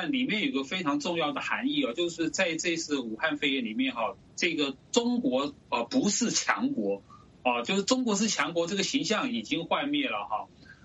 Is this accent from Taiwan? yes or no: yes; Taiwan; 其实都在我们台湾人民的面前就对了